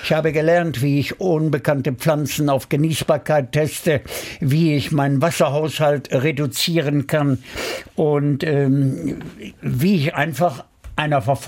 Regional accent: Bielefeld, North Rhine-Westphalia, Germany; born there; Ich wurde 1935 in Bielefeld geboren

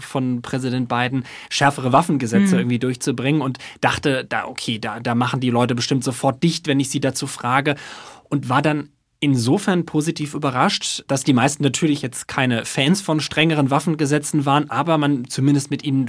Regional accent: Germany; wo man vorher natürlich als Deutscher schon so Vorurteile im Kopf hat, ne?

